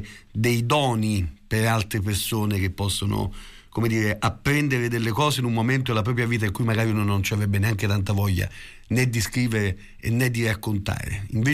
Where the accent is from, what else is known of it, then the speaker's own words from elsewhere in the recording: Pisa, Tuscany, Italy; now in Lucca, Italy; ho 42 anni, sono di Pisa ma vivo a Lucca.